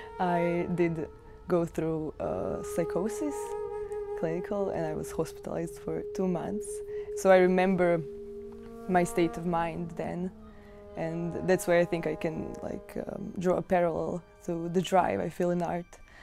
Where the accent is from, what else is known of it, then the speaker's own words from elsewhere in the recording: Zagreb, City of Zagreb, Croatia; English is a second language; I am from Zagreb.